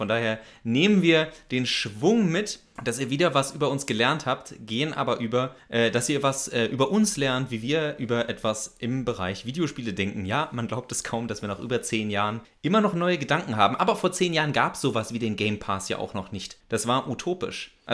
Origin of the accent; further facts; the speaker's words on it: Eschwege, Hesse, Germany; Aber ich weiß noch, in Eschwege, wo ich groß geworden bin